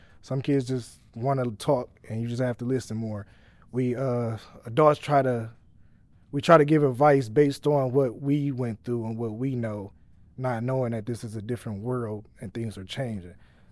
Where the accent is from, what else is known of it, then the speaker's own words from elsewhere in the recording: Toledo, Ohio, United States; because maybe I'm from Toledo, so I count as a Toledo citizen.